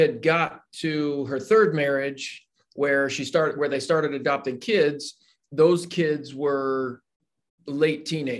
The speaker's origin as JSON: {"language": "English", "town": "Portland", "region": "Oregon", "country": "United States", "tie": "born there", "said": "So I was born in Portland, Oregon, and I lived in a orphanage called Waverly Children's."}